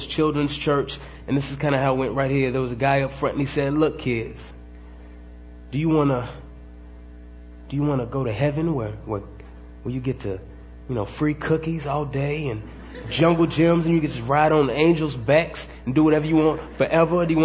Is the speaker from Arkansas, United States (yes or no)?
no; Dallas, Texas, United States; But anyway, I'm from Dallas. There's a lot of good stuff in Dallas, like those teams.